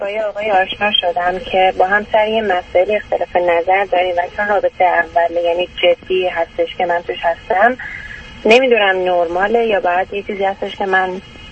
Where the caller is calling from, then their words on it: Canada; نه، من از کانادا هستم.